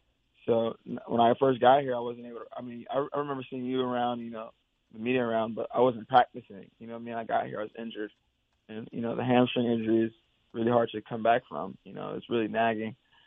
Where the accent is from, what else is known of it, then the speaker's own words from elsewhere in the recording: Seattle, Washington, United States; One more step back, because I'm from Seattle. How did I end up at Mizzou?